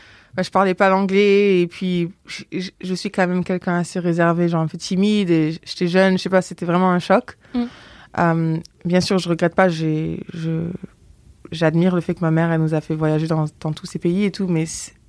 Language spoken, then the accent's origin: French; Blagnac, Occitanie, France; also born or lived in Toulouse; Moi, je suis née à Blagnac. Enfin, je suis née à Toulouse, mais j'ai grandi à Blagnac, là où il y a l'aéroport.